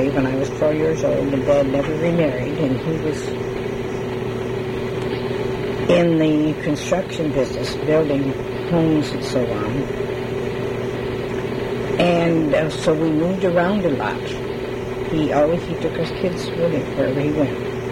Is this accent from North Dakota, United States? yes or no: yes; Fargo, North Dakota, United States; born there; Like I said, I was born in Fargo, North Dakota